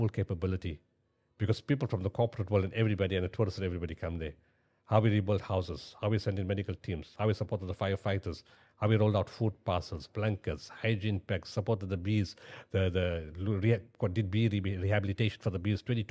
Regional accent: South Africa; Remember in South Africa pre-94, again, being Indian and not being a white and being a Muslim, there was always prejudice.

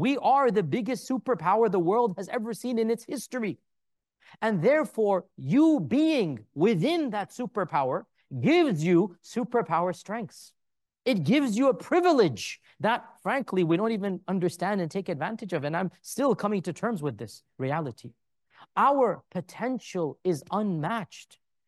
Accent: Karachi, Sindh, Pakistan; And in that list as well was Karachi, Pakistan, which was shocked to me because I'm from Karachi, but I'm not speaking to them in Urdu.

